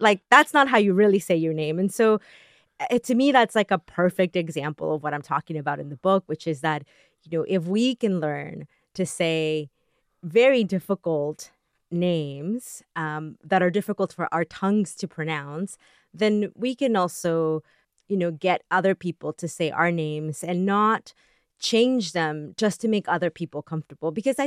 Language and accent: English; Texas, United States; also born or lived in New York; now in Los Angeles, United States; I grew up in Texas. I lived in New York for 10 years, and now I live in Los Angeles.